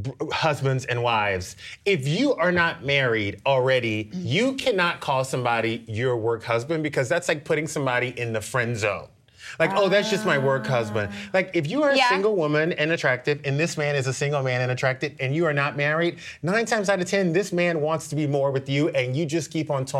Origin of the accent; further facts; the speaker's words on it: the South, United States; because I'm from the South. We used to play Connect Four like nobody's business.